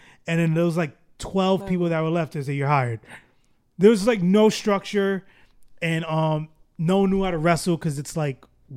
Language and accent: English; Jersey City, New Jersey, United States; Because I'll tell people I'm from Jersey City and they'll be like, what is that? And I'm like, come on, man. We're not that small of a town.